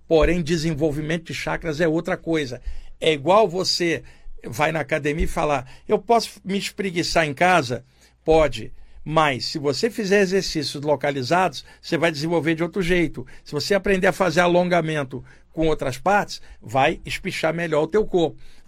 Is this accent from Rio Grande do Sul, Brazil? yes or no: no; Rio de Janeiro, Brazil; now in São Paulo, Brazil; Rio de Janeiro é minha terra. Eu tô morando aqui em São Paulo desde 1989. Mas minha família está no Rio, eu morei, ó, Duque de Caxias, morei em Niterói, trabalhei anos na Penha, anos na Tijuca, eu sou daí, mas estou com o passe emprestado aqui